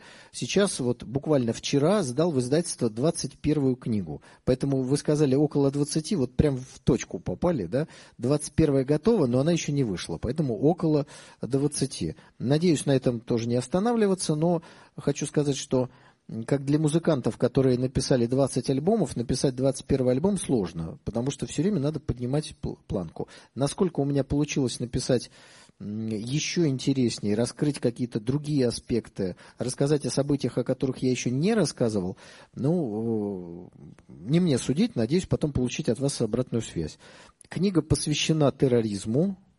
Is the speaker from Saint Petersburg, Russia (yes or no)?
yes; Saint Petersburg, Russia; Я человек из Петербурга, поэтому, наверное, я приехал не за деньгами, а за впечатлениями и общением.